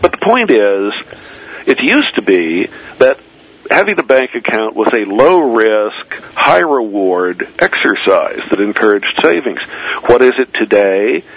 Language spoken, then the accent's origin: English; Redlands, California, United States; I'm a fellow Californian, of course. I'm just from Redlands instead of Redding.